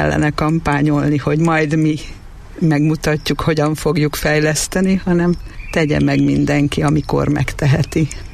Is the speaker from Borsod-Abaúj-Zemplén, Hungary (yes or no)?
yes; Miskolc, Borsod-Abaúj-Zemplén, Hungary; also born or lived in Budapest; én 2000-ig Budapesten laktam előtte. Ugyan Miskolcon születtem, és miskolci vagyok, de 20 évig ott éltem, és akkor 2000-ben költöztem haza.